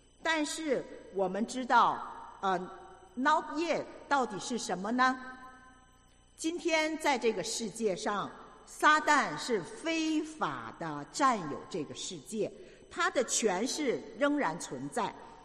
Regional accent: China; 这就一看我们就是大陆来的啊，

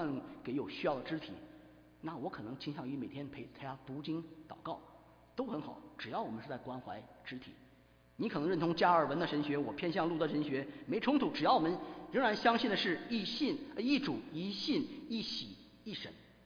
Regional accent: North China, China; 我是北方人，那我太太是南方人，我们饮食习惯跟有些想法是到今天都不一样

